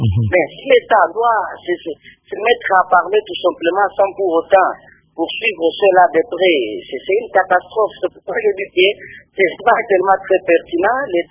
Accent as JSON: {"language": "French", "region": "Katanga", "country": "DR Congo", "said": "ici chez nous au Katanga, je prends l'exemple de la ville d'Ikasi où moi je suis en train de vivre."}